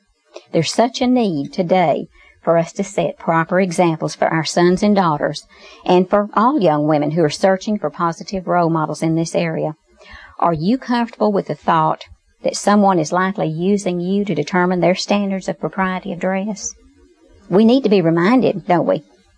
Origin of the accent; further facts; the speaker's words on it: Fort Worth, Texas, United States; I grew up in Fort Worth and graduated from Poly High School. And this was in the late 50s.